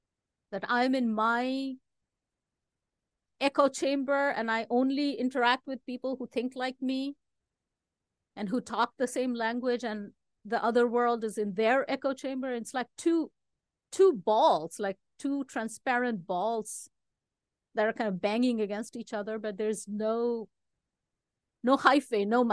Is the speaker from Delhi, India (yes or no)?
yes; Delhi, India; also born or lived in Kolkata; I grew up in Delhi, born in Calcutta, grew up in Delhi.